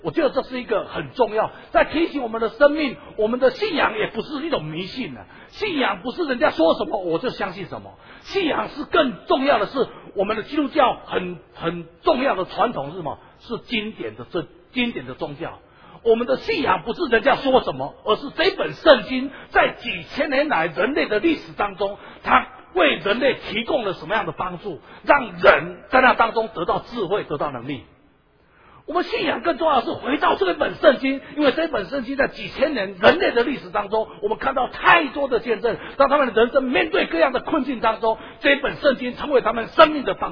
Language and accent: Chinese; Taiwan; 我常常就觉得我们台湾人真的有一点悲哀。